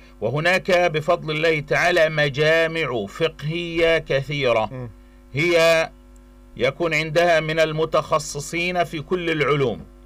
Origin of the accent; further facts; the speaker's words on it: Palestine; إنه الحالة الاقتصادية عندنا في فلسطين يعني مزرية